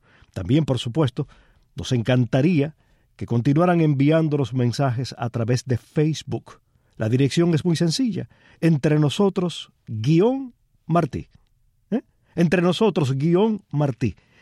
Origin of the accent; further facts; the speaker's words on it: Cuba; como cubanos